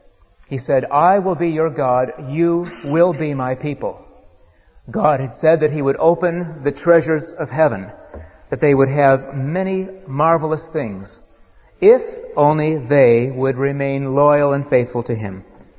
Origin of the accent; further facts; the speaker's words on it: United States; now in United Kingdom; And as an American often does, I went up to the door